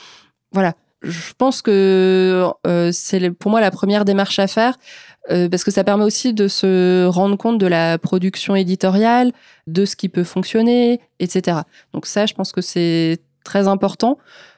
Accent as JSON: {"language": "French", "region": "Grand Est", "country": "France", "tie": "born or raised there", "said": "moi, j'ai grandi en Alsace, donc j'ai grandi avec Tommy Ungerer."}